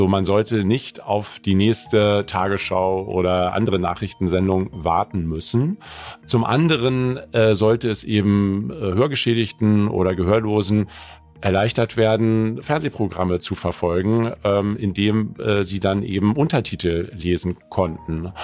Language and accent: German; Hanover, Lower Saxony, Germany; ich bin in Hannover aufgewachsen